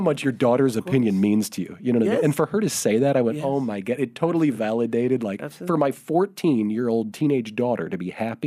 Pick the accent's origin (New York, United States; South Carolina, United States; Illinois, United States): Illinois, United States; Chicago; I come from Chicago